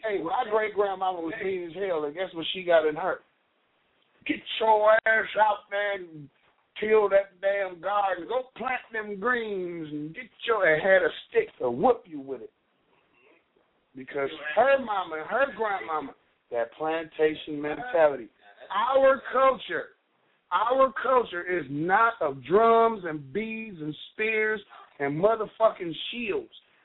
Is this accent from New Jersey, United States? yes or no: no; Ohio, United States; born there; I am an American who resides in Ohio. I was born in Ohio, so I am an Ohioan.